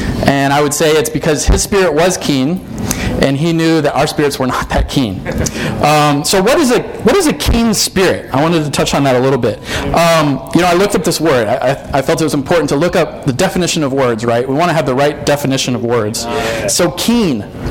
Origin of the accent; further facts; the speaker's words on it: Fairborn, Ohio, United States; I'm from Fairborn, Ohio.